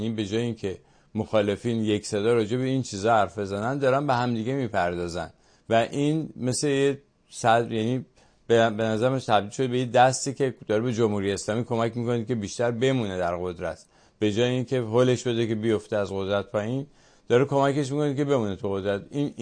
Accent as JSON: {"language": "Persian", "country": "Iran", "moved": "yes", "said": "ما که در خارج هستیم و دغدغه ایران رو داریم. ببین شما الان نمیدونم چند سال در مثلا خارج از ایران هستیم، 5 ساله، من 20 ساله اینجا."}